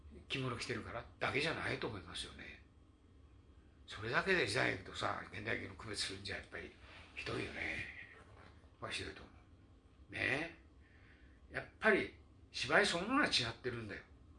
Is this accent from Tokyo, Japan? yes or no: yes; Tokyo, Japan; 江戸っ子の俺が関西弁喋ったら変だよって言われて、